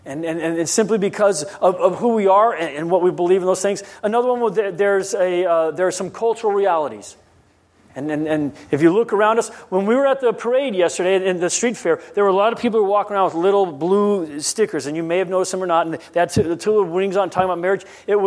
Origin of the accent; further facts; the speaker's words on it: Guam; Because where I grew up on Guam, we could care less about that stuff.